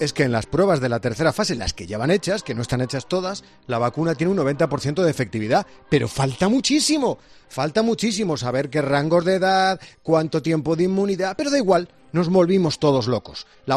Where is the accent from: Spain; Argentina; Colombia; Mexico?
Spain; Que somos españoles